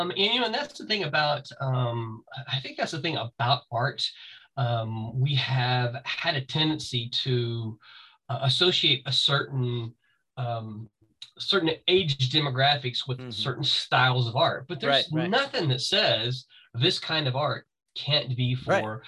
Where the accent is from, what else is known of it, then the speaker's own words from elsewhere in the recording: Mississippi, United States; Now, so I'm from Mississippi and, so I don't get too worked up about it.